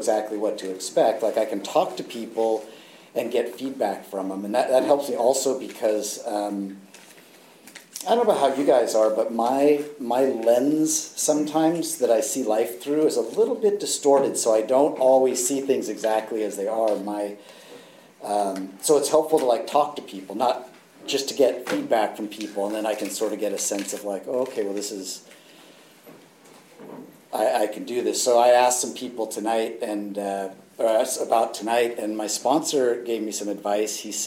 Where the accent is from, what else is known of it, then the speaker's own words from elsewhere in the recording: Piedmont, California, United States; I grew up in Piedmont, which some of you guys know where that is. A little village up here, very close to here, up on the hill.